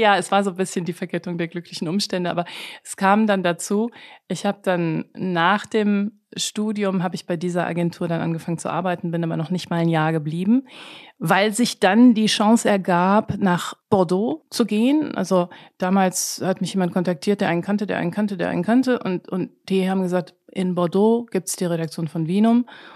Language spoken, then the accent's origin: German; North Rhine-Westphalia, Germany; Ich bin in einer totalen Biergegend groß geworden. Bei uns wächst kein Wein. Ich komme vom linken Niederrhein. Das liegt so in der Ecke Köln-Düsseldorf. Also ich bin aufgewachsen an der holländischen Grenze.